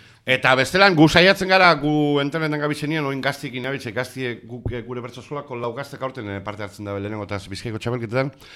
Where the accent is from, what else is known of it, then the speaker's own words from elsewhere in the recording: Basque Country, Spain; accent: Biscayan; neu bizkaieraz egiten dut, leku askotan, baina neure bizkaieran egiten dut